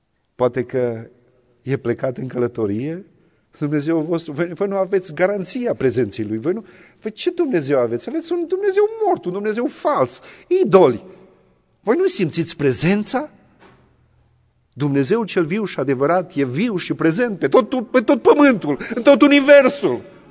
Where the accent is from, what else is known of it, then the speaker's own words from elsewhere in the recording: Romania; să fim deosebiți de ceilalți, că suntem români, să fim deosebiți de ceilalți, că suntem penticostali